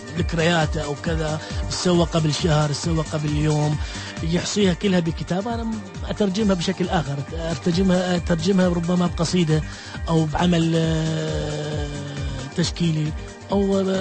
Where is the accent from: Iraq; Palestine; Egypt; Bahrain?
Iraq; طفولتي بالعراق ما أنساها،